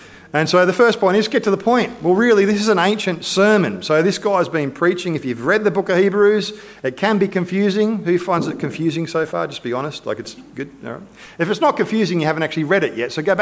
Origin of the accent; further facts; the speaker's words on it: Australia; Yes, we're Australian.